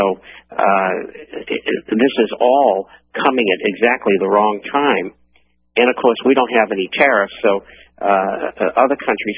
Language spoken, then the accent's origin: English; Boston, Massachusetts, United States; Well, I grew up in Boston, went to university at Northeastern